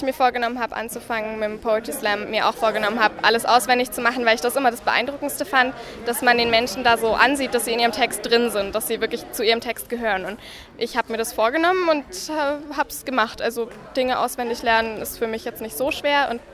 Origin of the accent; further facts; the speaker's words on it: Fürth, Bavaria, Germany; ich komme aus Fürth, bin 17